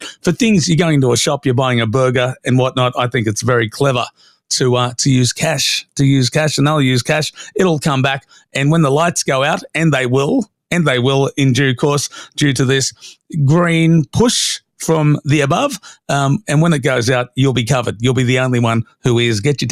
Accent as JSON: {"language": "English", "country": "Australia", "said": "As an Australian, I was embarrassed."}